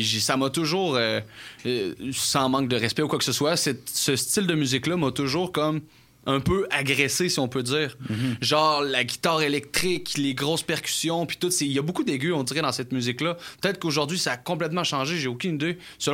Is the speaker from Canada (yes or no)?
yes; Beauport, Quebec, Canada; Je viens de Beauport, en fait.